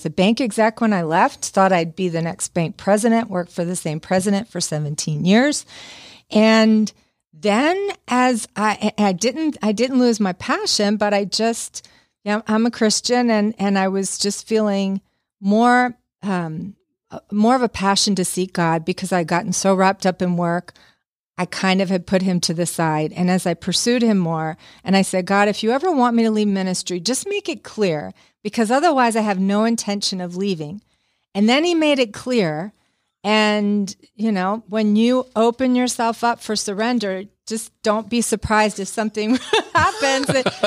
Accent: Baltimore, Maryland, United States; And I'm from Baltimore. Need I say more?

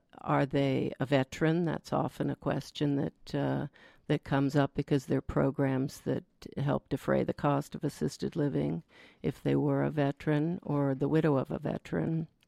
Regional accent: Northeast, United States; Basically, I grew up in the Northeast and have a little bit of a checkered past

